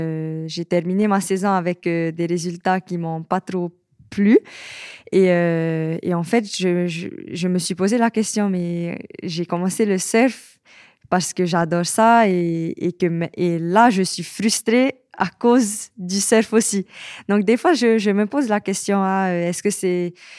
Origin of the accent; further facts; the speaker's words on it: Tahiti, French Polynesia; Je suis de Tahiti et je suis surfeuse professionnelle.